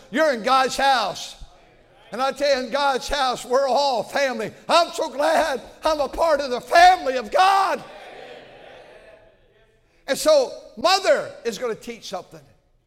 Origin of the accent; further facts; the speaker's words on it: Milwaukee, Wisconsin, United States; born there; And I was born in Milwaukee, Wisconsin, and we moved out here.